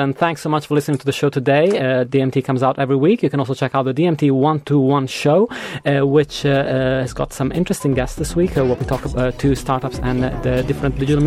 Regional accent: Italy; accent: Italian; As opposed to my highly malleable accent, which is Italian and varies between British and American, depending on who I'm talking to.

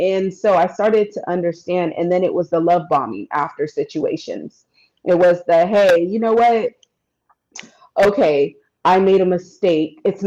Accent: California, United States; I went back to California. California is my hometown.

